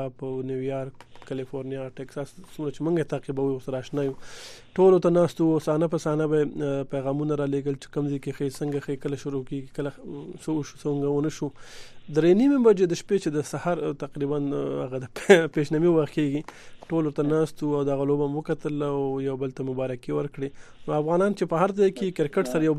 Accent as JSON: {"language": "Pashto", "region": "Helmand", "country": "Afghanistan", "lives_now": "Quetta, Pakistan", "said": "زه د هلمند ولایت یم خو اوس په کوټه کې یم"}